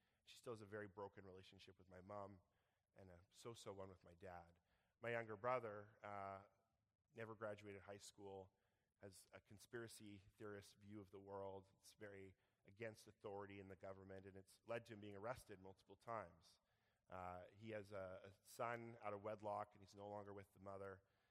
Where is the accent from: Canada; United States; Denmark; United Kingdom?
Canada; Victoria, British Columbia; growing up in Victoria, my mom moved to the mainland for a job